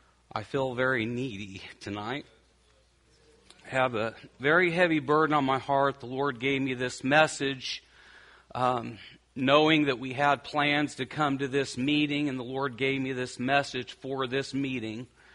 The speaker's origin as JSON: {"language": "English", "region": "Oregon", "country": "United States", "tie": "born or raised there", "said": "And I grew up in Oregon. I even like the dark ones that cover the sky. And they make me feel at home when it happens here."}